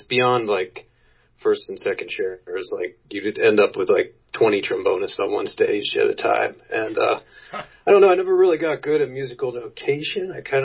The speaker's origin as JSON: {"language": "English", "region": "Maryland", "country": "United States", "tie": "born or raised there", "also_born_or_lived": "Washington DC / San Diego", "said": "I was born in D.C., popped out to San Diego for a year, but mainly grew up around the Maryland area."}